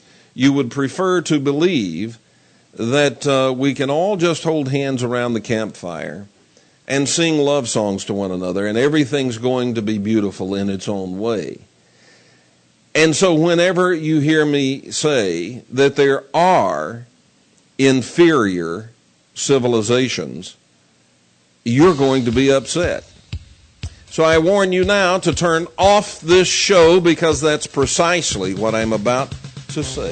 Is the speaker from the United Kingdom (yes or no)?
no; United States; born there; I am proud to be an American. But I'm proud to be an American for some very specific reasons, not just because I was born here